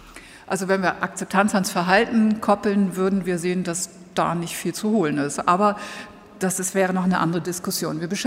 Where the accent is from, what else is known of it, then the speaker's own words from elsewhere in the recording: Northern Germany, Germany; ich bin Norddeutscher, das lässt sich nicht vermeiden, aber ich bin des Österreichischen mächtig. Ich habe nämlich hier ein Jahr studiert und ich habe sogar das Oberösterreichisch verstanden.